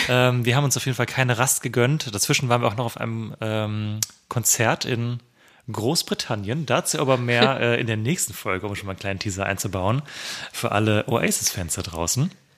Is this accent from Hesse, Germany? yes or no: yes; Hesse, Germany; Und ich als alter Hesse.